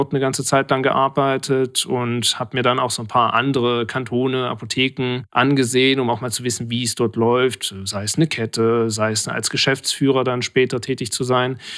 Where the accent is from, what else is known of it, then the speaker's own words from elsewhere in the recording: Rastatt, Baden-Württemberg, Germany; also born or lived in Braunschweig, Germany; Aufgewachsen in Rastatt, also in der Nähe von Karlsruhe. Und später, was mein Studium angeht, das habe ich dann im hohen Norden gemacht, in der eisigen Kälte von Braunschweig.